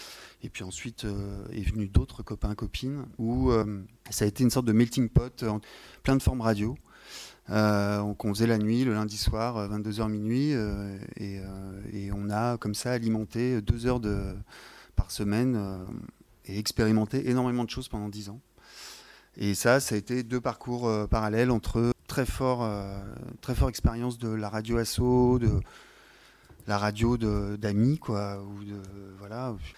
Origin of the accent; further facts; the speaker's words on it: Lyon, Auvergne-Rhône-Alpes, France; parce que je viens de Lyon